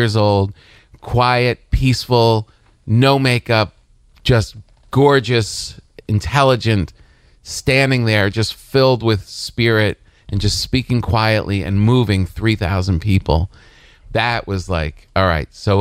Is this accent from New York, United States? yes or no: no; New Jersey, United States; You know, I grew up in New Jersey, so you kind of have to be.